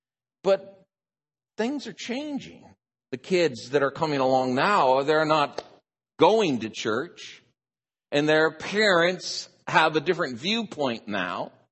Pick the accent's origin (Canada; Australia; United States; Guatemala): United States; Oregon; Or if you go to my home state, Oregon, it's very liberal.